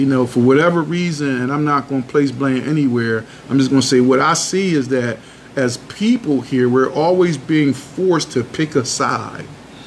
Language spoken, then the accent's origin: English; Philadelphia, Pennsylvania, United States; I'm from Philly, so don't judge me.